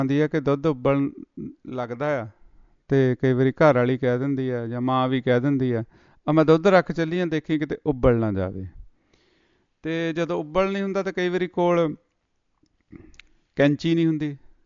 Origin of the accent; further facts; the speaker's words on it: Punjab, India; ਸਾਰੇ ਤੁਸੀਂ ਪਿੰਡਾਂ ਤੋਂ ਆਏ ਹੋ, ਅਸੀਂ ਪਿੰਡਾਂ ਤੋਂ ਆਏ ਹੋ, ਪੰਜਾਬ ਤੋਂ ਆਏ ਹੋ